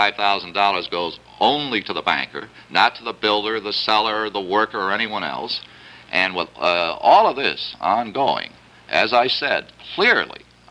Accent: Massachusetts, United States; only one state has bipartisan activity, and it happens to be my home state of Massachusetts.

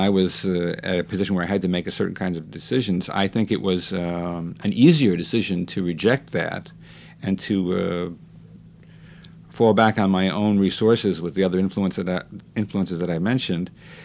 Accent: United States; and being an American, I think that both those parts of it made it possible to simply be who I was

